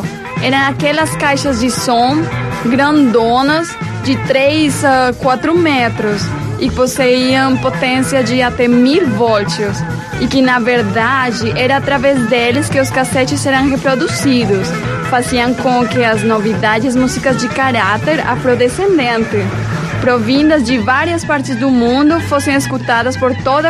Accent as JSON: {"language": "Portuguese", "region": "Caribbean Region", "country": "Colombia", "said": "ritmo de minha terra, lastimosamente não da minha cidade, mas eu vivi essa época, gente, única."}